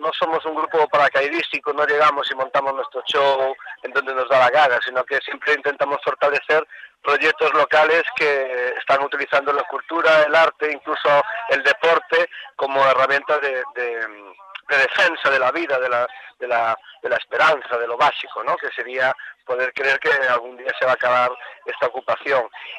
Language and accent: Spanish; Lugo, Galicia, Spain; que soy de Lugo, un chaval de Lugo que es payaso